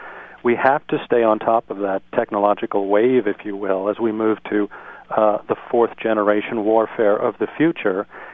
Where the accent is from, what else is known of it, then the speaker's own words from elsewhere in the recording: Montana, United States; I'm a boy from Montana, reminds me of the first time I went to New York